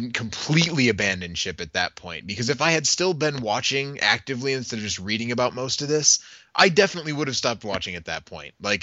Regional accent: Milwaukee, Wisconsin, United States; Scott Steiner wins it right here in my hometown of Milwaukee

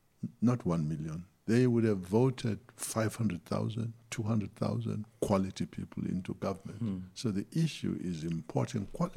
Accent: South Africa; but I still ask as a South African that you vote for them.

